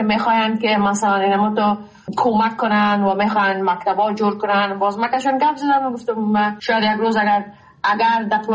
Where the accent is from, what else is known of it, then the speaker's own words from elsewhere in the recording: Afghanistan; از مادرم پدرم علیش افغان بود، من خودم افغان هستم.